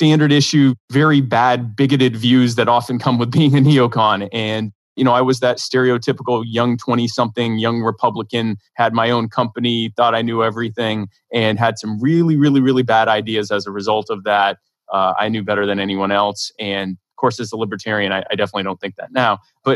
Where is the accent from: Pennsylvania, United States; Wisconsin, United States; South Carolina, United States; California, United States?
South Carolina, United States; Myrtle Beach; So I am from the Myrtle Beach area, and I started a web design company back in my teens in 1999